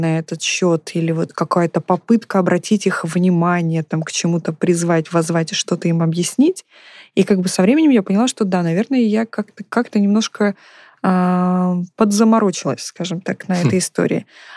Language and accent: Russian; Crimea, Ukraine; так как я из региона, который как бы так немножко близко взглянул на эту всю историю, я из Крыма